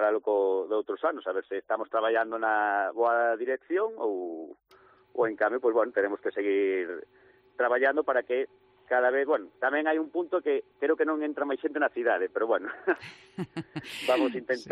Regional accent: Lugo, Galicia, Spain; somos galegos, somos de Lugo e a climatoloxía nunca foi un impedimento para nós.

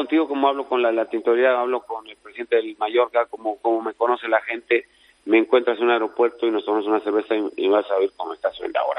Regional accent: Mexico; now in Spain; me ha costado un pelín más en mi país, pues porque hay mucha expectativa, la selección, en fin, pero esto también me siento muy valorado, tanto allí como aquí

